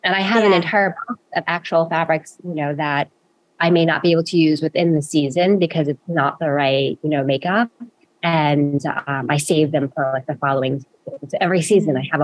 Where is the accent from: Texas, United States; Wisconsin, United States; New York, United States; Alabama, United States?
New York, United States; New York City; I grew up in Jamaica, Queens. It's primarily, you know, everyone there is like West Indian